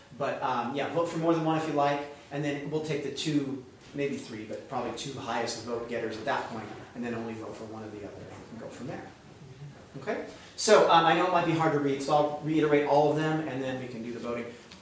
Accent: United States; I'm an American, okay?

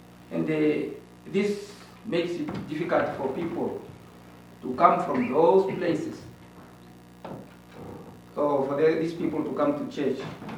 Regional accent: Epembe, Oshana, Namibia; I'm from Namibia. In the village called Epembe, which is in Ondangwa town. Epembe is found in the northern Namibia, a small country.

